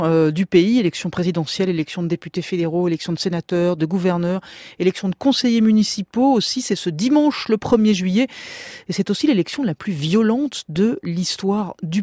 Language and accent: French; France; Vous imaginez ça un peu chez nous en France